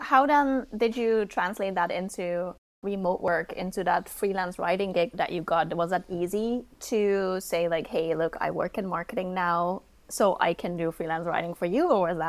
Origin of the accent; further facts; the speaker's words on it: the south, Netherlands; English is a second language; I grew up in the south of the Netherlands, so really, really south, close to the German border.